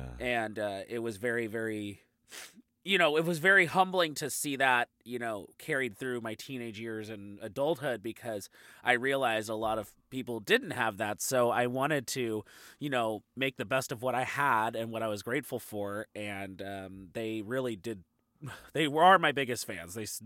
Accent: Tacoma, Washington, United States; born there; Yeah, I was born in Tacoma, so very close to Seattle.

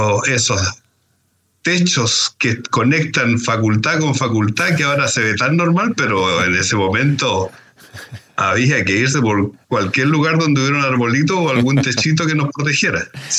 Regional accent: Chiguayante, Biobío, Chile; also born or lived in Concepción; yo siempre he sido de la zona, pues nací en Chiguayante, me crié en Chiguayante, después viviendo en Concepción

